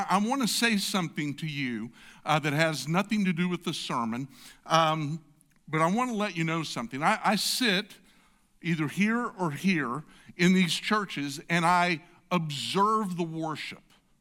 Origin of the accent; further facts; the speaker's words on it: San Antonio, Texas, United States; I'm from San Antonio, Texas, home of some Air Force bases and a little organization called USAA.